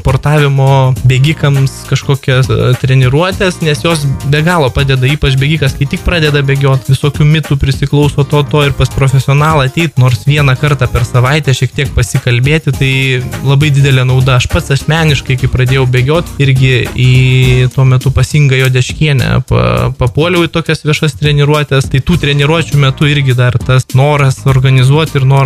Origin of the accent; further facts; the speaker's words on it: Kaunas, Kaunas County, Lithuania; mes juos organizuojam tik Kaune, nes esam kauniečiai ir mylim šitą miestą